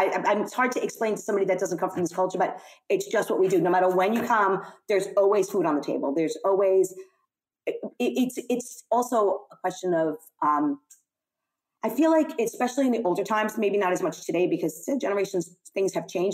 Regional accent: Zahlé, Beqaa, Lebanon; when we were in Lebanon, I'm from Zahli, which is a town in the mountains, and there's a lot of refugees there

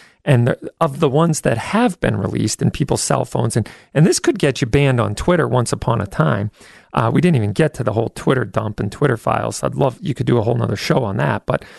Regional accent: United States; it is a violation of the Constitution and everything that we hold dear here in the rule of law as Americans.

